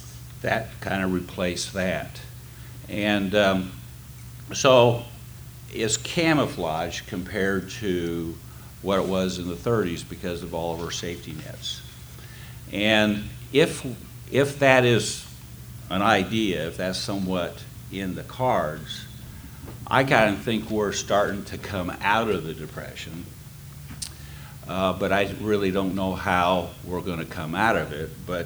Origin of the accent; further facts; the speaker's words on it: Texas, United States; Actually, I'm a Texan, I ride bulls.